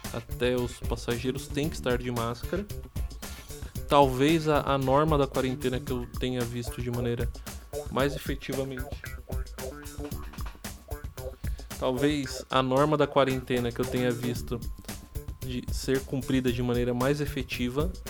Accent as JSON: {"language": "Portuguese", "town": "Suzano", "region": "São Paulo", "country": "Brazil", "lives_now": "Poá, Brazil", "said": "eu tô na cidade de Poá, que é onde eu resido, e eu trabalho na cidade de Suzano, que é a cidade vizinha, que é de onde eu sou originalmente, eu sou suzanense."}